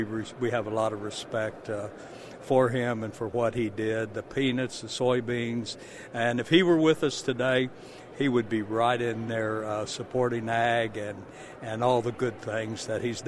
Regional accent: Neosho, Missouri, United States; to Neosho, which is my hometown, went by my farm.

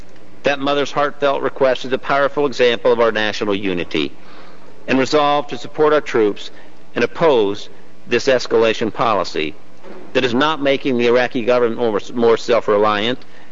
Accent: Missouri, United States; In my home state of Missouri

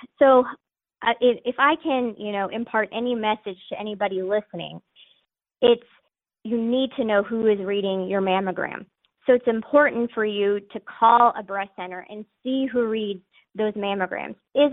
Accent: Chillicothe, Missouri, United States; also born or lived in Boston, United States; I used to practice in Boston, Massachusetts. I came back to practice in the area in 2018. I'm originally from the area. I'm from Chillicothe, Missouri.

